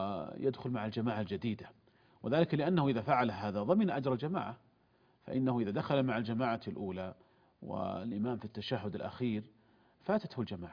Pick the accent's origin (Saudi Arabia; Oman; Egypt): Saudi Arabia; عندنا في المملكة العربية السعودية